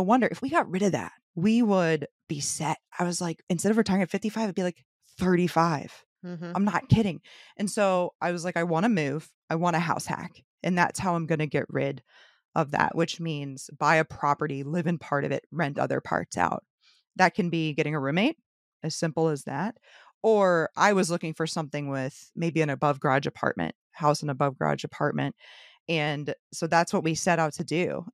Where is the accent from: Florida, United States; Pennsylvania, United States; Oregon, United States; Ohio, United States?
Florida, United States; St. Petersburg; Yeah, born and raised St. Petersburg.